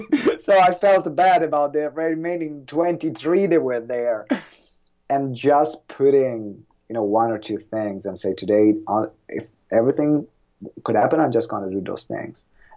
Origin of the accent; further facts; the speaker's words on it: Italy; English is a second language; I'm from Italy, we use centimeters.